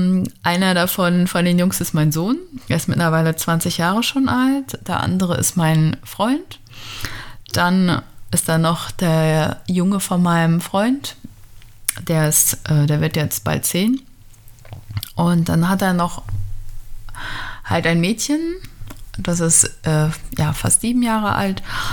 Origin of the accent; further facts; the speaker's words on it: Schwerin, Mecklenburg-Vorpommern, Germany; Ich bin aus Schwerin und ja, ich bin in der ehemaligen DDR aufgewachsen, bis ich 11 war. Ich bin aufgewachsen in einer quasi so einer Arbeiterfamilie, so ganz typisch, im Plattenbau.